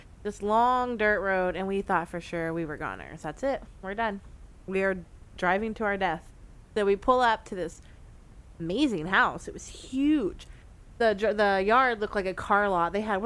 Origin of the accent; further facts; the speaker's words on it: Kentucky, United States; I'm from Kentucky. Like, coochie's a big word in Kentucky.